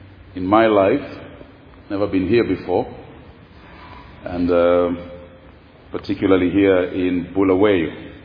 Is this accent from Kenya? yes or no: yes; Kenya; And I'm from Kenya. Pastor a little flock in western part of Kenya, about 500 kilometers away from Nairobi